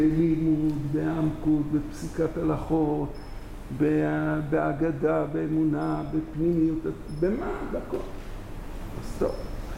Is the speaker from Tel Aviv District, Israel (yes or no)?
no; Kfar Pines, Haifa District, Israel; שמילדות התחנכתי, גדלתי בכפר פינס